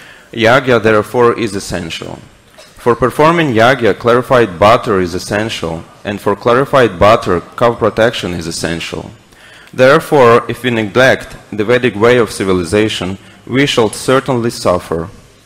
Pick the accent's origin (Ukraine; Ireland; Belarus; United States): Ukraine; I'm from Ukraine